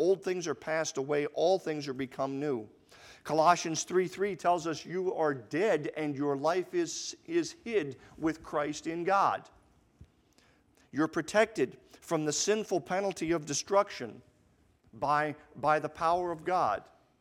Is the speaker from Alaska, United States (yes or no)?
yes; Alaska, United States; I was born and raised in Alaska. And really, any chance I've gotten since we've been married, I've loved to take my wife back to Alaska.